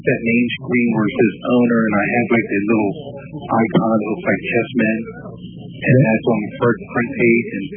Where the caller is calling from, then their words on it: Downingtown, Pennsylvania, United States; I'm calling from Downingtown.